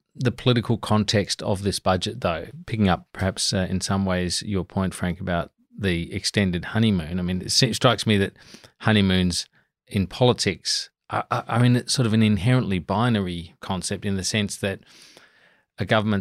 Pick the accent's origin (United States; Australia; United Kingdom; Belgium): Australia; Adelaide, South Australia; now in Canberra, Australia; Now, I shouldn't say that because I'm from Adelaide and I...